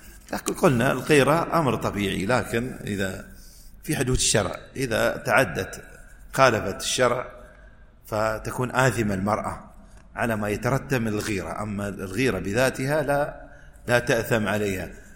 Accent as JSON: {"language": "Arabic", "country": "United Arab Emirates", "said": "ويصلي في أحد المدن عندنا في الإمارات مثلا"}